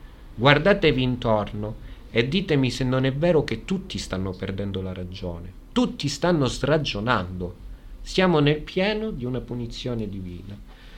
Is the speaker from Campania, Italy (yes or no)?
no; Rome, Lazio, Italy; Io da romano questo non lo accetto, da tradizionalista romano